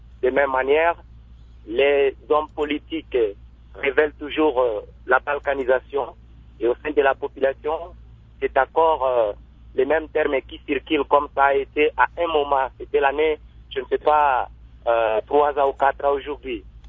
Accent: DR Congo; est au chez nous, en République démocratique du Congo.

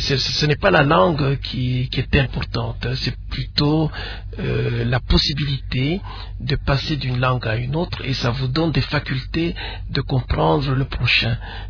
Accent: Lubumbashi, Haut-Katanga, DR Congo; Oui, je suis né à Lubumbashi, à la commune Kamalondo, en 1945. Je suis né le lendemain de la fin de la Deuxième Guerre mondiale. Et j'ai fait toutes mes études à la cité.

